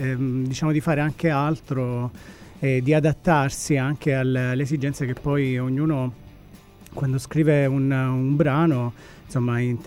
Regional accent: Reggio Calabria, Calabria, Italy; sono calabrese di Reggio Calabria.

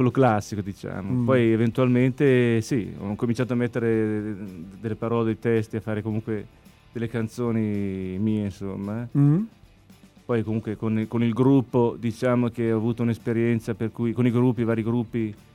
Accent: Milan, Lombardy, Italy; born there; A Milano, io sono nato a Milano, comunque ce ne sono parecchie

